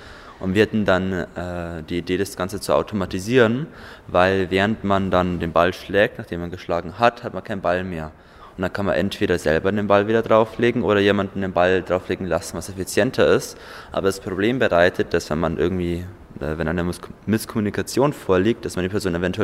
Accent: Vilshofen, Bavaria, Germany; ich komme aus Vilshofen und bin mit Maristengymnasium Fürstenzell hier

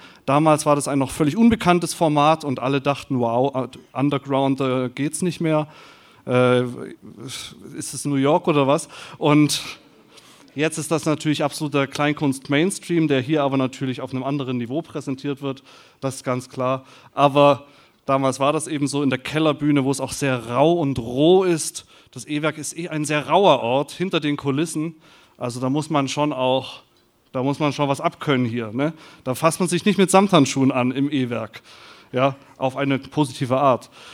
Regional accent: Stuttgart, Baden-Württemberg, Germany; Aber ich komme wie immer aus Stuttgart. Ich kam die ganze Zeit aus Stuttgart.

